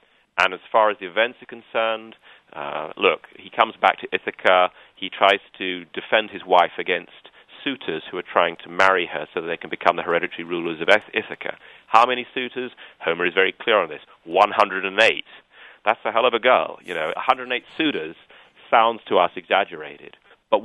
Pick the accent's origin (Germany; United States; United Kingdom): United Kingdom; I mean, being a Brit, I'm going to take something like a James Bond novel as my example.